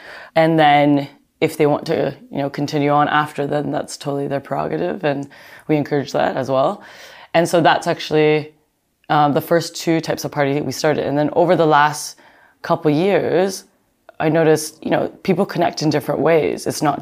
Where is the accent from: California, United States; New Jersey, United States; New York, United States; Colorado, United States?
New York, United States; also born or lived in London / Bangkok; now in Berlin, Germany; I'm from New York, and I've lived in London, Bangkok for a few years, and then I moved to Berlin.